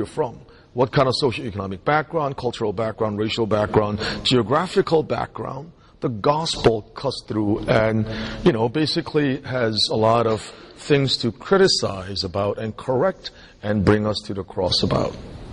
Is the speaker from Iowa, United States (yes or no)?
no; Philadelphia, Pennsylvania, United States; also born or lived in Korea / Delaware / New Jersey / New York; now in Nashville, United States; I was born in Korea, grew up in Philadelphia. I lived in Delaware, New Jersey, Pennsylvania, New York, Connecticut, Massachusetts, and England, and then here.